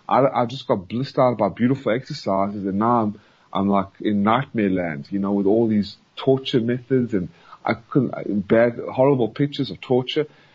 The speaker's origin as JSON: {"language": "English", "country": "South Africa", "moved": "yes", "lives_now": "United States", "said": "Well, I'm originally from South Africa, and I immigrated to America in 1995 and became the first in my family to become an American citizen."}